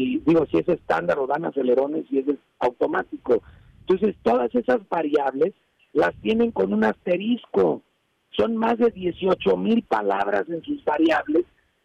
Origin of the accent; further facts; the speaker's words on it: Mexico; nos respeta como consumidores mexicanos